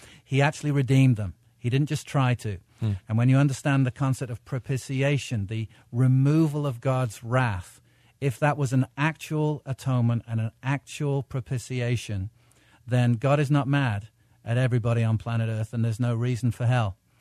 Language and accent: English; England, United Kingdom; growing up in the States, or as I did in England